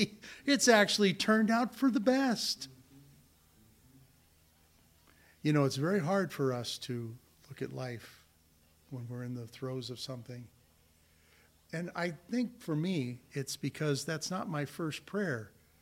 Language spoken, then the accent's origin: English; Whittier, California, United States; also born or lived in Bellflower / Downey; When I was younger and I was raised in Whittier and Bellflower and Downey area, there wasn't anything but cows back then.